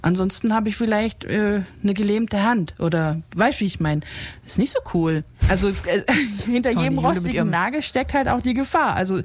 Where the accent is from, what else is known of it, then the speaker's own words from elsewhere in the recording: East Germany, Germany; born there; ich bin in der DDR geboren und habe da tatsächlich noch in der Reihe im Kindergarten gestanden und wurde geimpft.